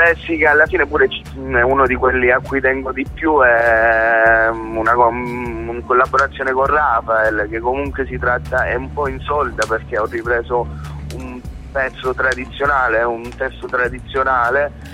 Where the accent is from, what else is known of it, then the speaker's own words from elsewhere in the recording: Catanzaro, Calabria, Italy; now in Rome, Italy; io comunque sono originario di Catanzaro, provincia, vivo a Roma da 12 anni, però comunque io quando parlo cerco di parlare italiano